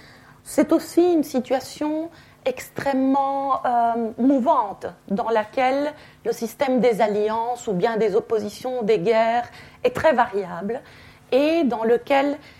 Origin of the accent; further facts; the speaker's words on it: Italy; French is a second language; je suis italienne et je suis spécialiste de la littérature italienne.